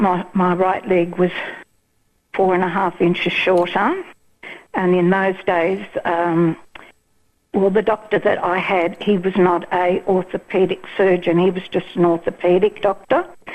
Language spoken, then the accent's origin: English; Parkes, New South Wales, Australia; And so I was brought from Parkes down to Sydney to the Royal Alexandra Hospital for Children.